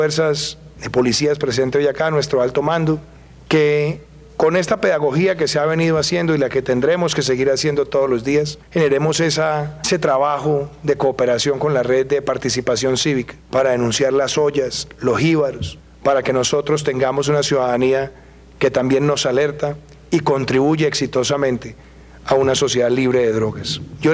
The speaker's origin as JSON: {"language": "Spanish", "country": "Colombia", "said": "Yo creo que estos son mensajes que nos deben hacer sentir a nosotros orgullosos como colombianos."}